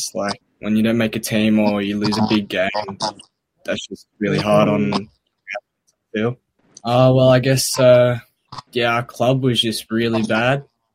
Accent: Melbourne, Victoria, Australia; I guess growing up in Melbourne, when I was little, you know, like soccer was popular with Europeans

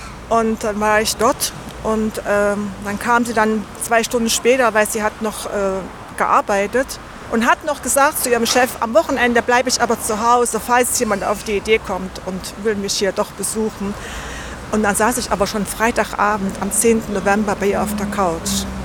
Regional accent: East Germany, Germany; Ja, ich bin aus Ostdeutschland und ich war damals 31, als die Mauer gefallen ist.

